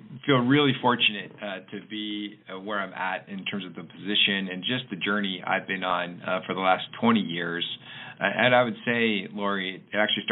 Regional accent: Oregon, United States; I grew up in Oregon, and we would go visit a beloved relative, my Aunt Lil, in California

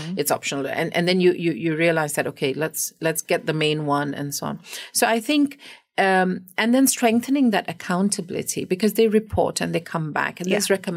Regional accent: Malaysia

